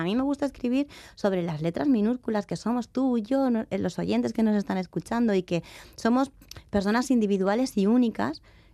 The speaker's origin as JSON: {"language": "Spanish", "region": "Valencian Community", "country": "Spain", "said": "nosotros somos de Valencia"}